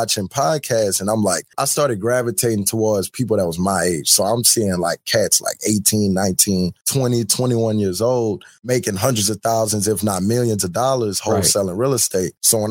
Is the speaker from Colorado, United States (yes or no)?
no; Louisiana, United States; I'm originally from Louisiana.